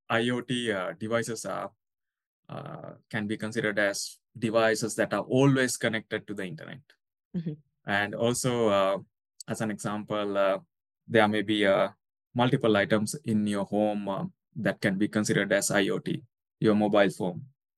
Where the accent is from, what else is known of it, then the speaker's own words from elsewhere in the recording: Sri Lanka; So I am from Sri Lanka, a beautiful island situated just down to the India.